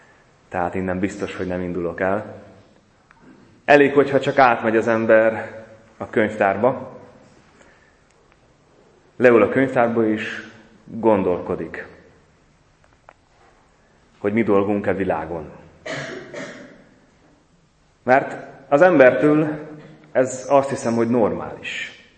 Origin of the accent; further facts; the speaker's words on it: Zakarpattia Oblast, Ukraine; hanem oda egészen haza, 20 kilométerre a szülőfalunktól, megállnék Bús düledékein, Husznak Romváránál